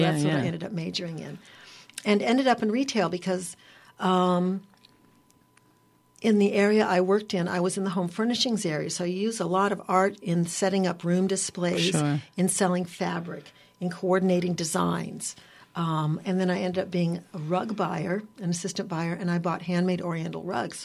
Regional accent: California, United States; And lots of people that I talk to here actually know where my hometown is. It's west of Bakersfield because they have been posted there at one point or another in their careers in the oil fields.

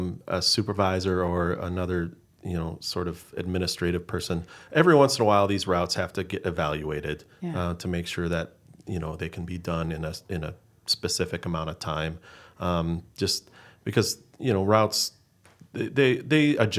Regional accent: Custer, South Dakota, United States; also born or lived in Vermillion; I'm kind of from all over South Dakota. I grew up on a dairy farm in Vermilion, and then the second part of my childhood, I grew up in Custer and graduated high school from there. It's kind of that's what I consider my hometown.

